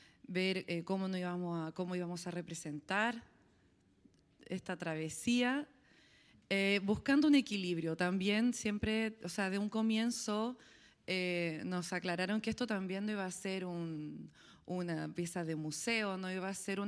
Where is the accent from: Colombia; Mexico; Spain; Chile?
Chile; que incluso yo como chilena no lo conocía